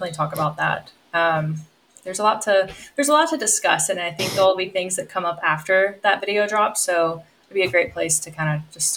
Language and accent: English; Virginia, United States; I grew up in Virginia. Virginia is just a lot of war history.